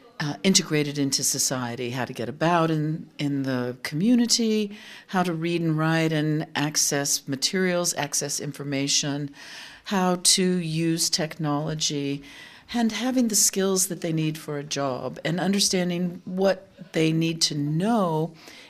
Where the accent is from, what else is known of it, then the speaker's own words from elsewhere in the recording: Austin, Texas, United States; I am from Austin, Texas.